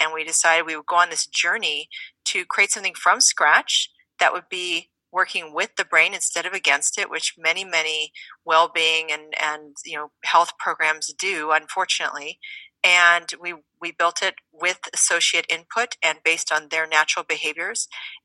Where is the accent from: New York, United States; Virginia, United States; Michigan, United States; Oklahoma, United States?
Oklahoma, United States; I grew up in Oklahoma and my backstory is that I was a fast food junkie for most of my young adult life.